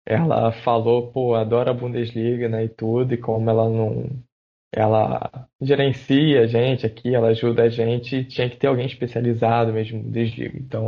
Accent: Rio de Janeiro, Brazil; É, eu sou do Rio de Janeiro. Uhum. Sempre morei aqui, então o sotaque vai ser bem puxado.

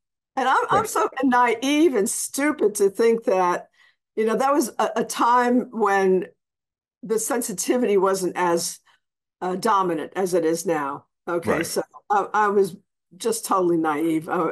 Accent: Bronx, New York, United States; I'm from this, but I'm from the South, Bronx. So we are known for being a little outspoken.

